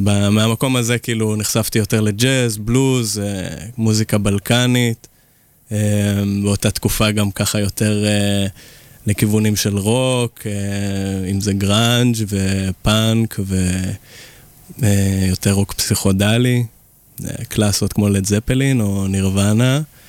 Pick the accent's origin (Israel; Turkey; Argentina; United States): Israel; Kfar Vradim, Northern District; now in Tel Aviv, Israel; במקור אני מכפר ורדים, כן.